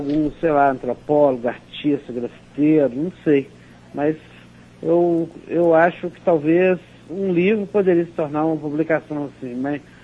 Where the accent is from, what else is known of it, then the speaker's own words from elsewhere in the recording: Belo Horizonte, Minas Gerais, Brazil; Eu sou de Belo Horizonte mesmo.